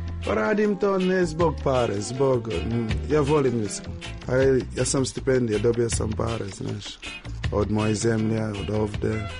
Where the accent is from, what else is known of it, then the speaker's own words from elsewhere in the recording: Jamaica; Serbian is a second language; now in Serbia; Pa naučio sam srpski godine dana kad došao sam ovde. Ali još ne znam. Teško je, teško je. Da kažem neki reč ponekad. Sam Jamajčanin